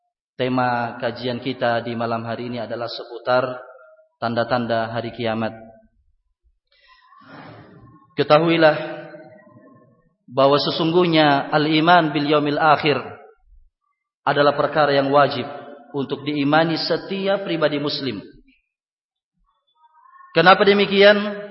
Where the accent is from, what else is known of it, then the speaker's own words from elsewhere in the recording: Pagerungan Kecil, East Java, Indonesia; born there; Saya terlahir di daerah Pulau Sapeken, tepatnya di Desa Pagerungan Kecil yang merupakan bagian dari wilayah Kabupaten Sumenep, Madura, Jawa Timur.